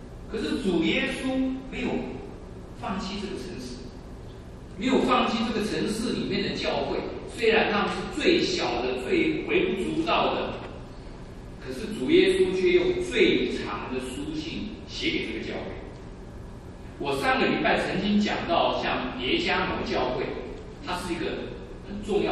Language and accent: Chinese; Taiwan; 我从台湾来的